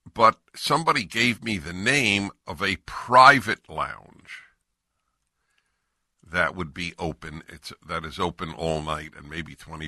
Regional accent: California, United States; I'm from California, so I obviously am not a member here.

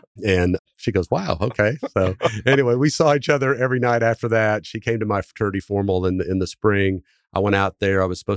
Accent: Nebraska, United States; So I went to the University of Nebraska because I was from Nebraska and had a lot of success in high school basketball there.

